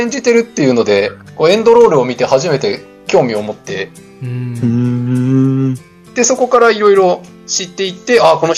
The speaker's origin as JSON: {"language": "Japanese", "region": "Saitama", "country": "Japan", "said": "あ、埼玉出身ですね。"}